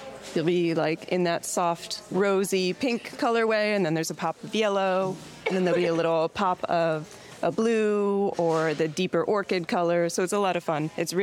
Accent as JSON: {"language": "English", "town": "Portland", "region": "Maine", "country": "United States", "said": "I'm from Portland, Maine, and I run a shop called Port Fiber"}